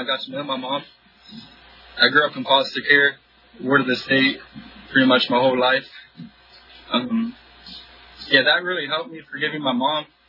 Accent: West Virginia, United States; I'm from West Virginia. I've been struggling with addictions probably since I've been 12 years old.

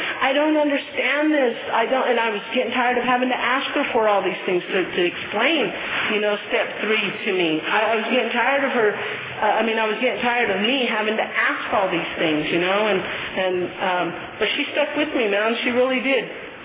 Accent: United States; I didn't know if he was going to accept me because, I'm Native American, and he probably wanted nothing to do with me.

